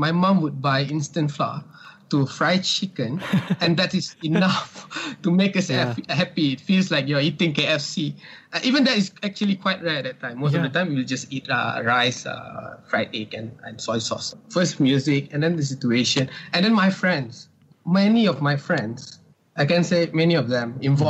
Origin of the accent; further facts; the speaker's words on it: Balakong, Selangor, Malaysia; I grew up in Balakong, in a middle low income family. My parents are both from Perak, and they moved to KL and then to Balakong, looking for a better opportunity.